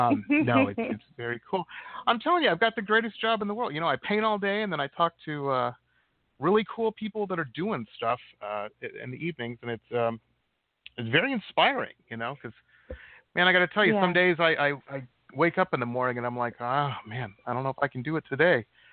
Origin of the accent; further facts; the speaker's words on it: New Baltimore, Michigan, United States; And that happens to be the town that I grew up in. So I know we have a lot of listeners from my hometown of New Baltimore there.